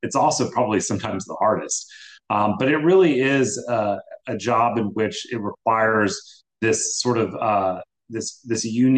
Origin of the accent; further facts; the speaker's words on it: Louisiana, United States; I am from Louisiana originally. I was born and raised there, went to school there